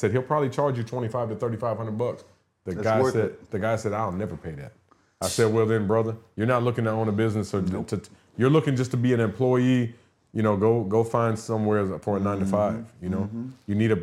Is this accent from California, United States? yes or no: no; San Antonio, Texas, United States; I drove all the way to Texas, which I'm from there. My hometown is San Antonio, where he's at.